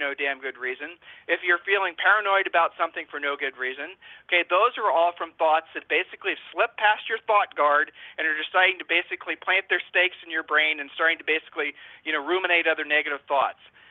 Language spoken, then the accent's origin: English; Ohio, United States; We're from Ohio.